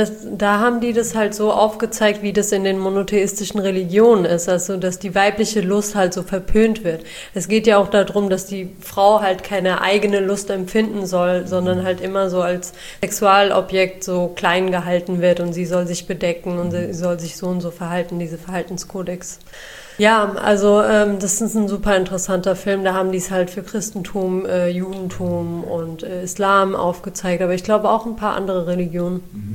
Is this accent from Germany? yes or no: no; Pakistan; ich komme ja aus Pakistan